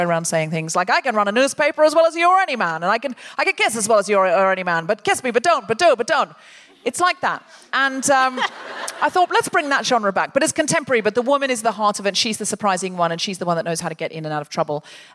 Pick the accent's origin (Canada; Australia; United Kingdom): United Kingdom; I just find people want to and then they feel they can't because no one wants to start it because we're British.